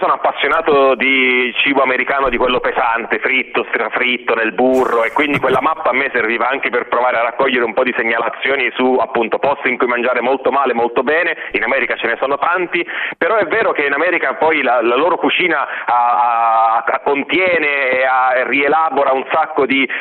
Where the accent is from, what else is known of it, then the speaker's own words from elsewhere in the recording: Catania, Sicily, Italy; now in Milan, Italy; Io sono catanese, no, dai, mi sono terzista rispetto a quella divisione che descrivevi, poi vivo ormai in Milano da tanto tempo